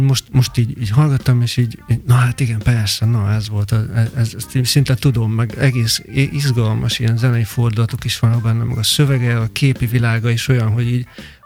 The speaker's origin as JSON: {"language": "Hungarian", "region": "Vojvodina", "country": "Serbia", "said": "Vidékről, Vajdaságból származom."}